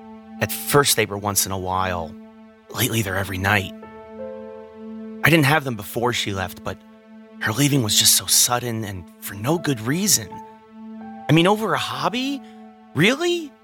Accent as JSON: {"language": "English", "region": "Oklahoma", "country": "United States", "said": "See, I'm from Oklahoma, and I haven't left here much. In fact, I've never even seen the ocean in person."}